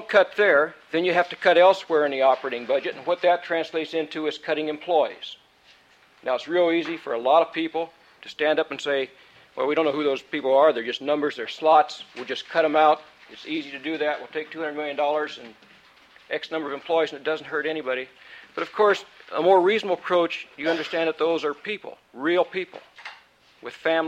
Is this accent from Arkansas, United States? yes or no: no; Juneau, Alaska, United States; I'm saying that because I'm from Juneau